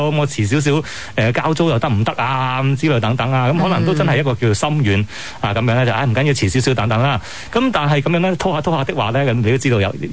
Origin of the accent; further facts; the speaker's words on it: China; 因为我哋都系中国人啊嘛